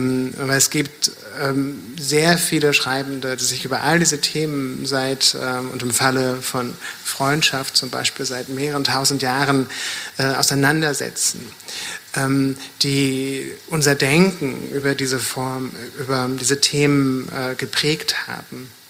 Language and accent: German; Mecklenburg-Vorpommern, Germany; meine Kindheit in Mecklenburg-Vorpommern gibt, und die von sehr viel Homophobie und Gewalt geprägt war